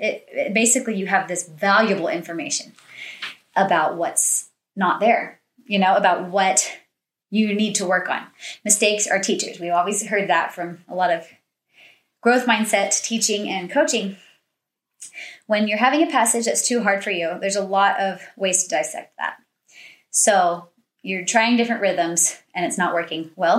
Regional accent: Texas, United States; I grew up in Texas, and there was this all-state competition where everyone in the state was assigned the exact same series of etudes.

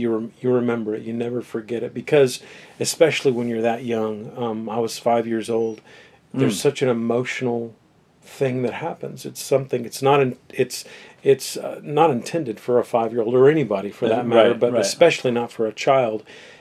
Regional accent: Houston, Texas, United States; born there; so I was born in Houston, Texas.

